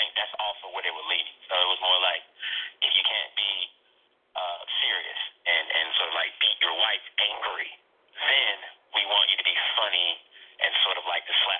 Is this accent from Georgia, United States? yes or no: yes; Georgia, United States; I'm from Georgia originally, right?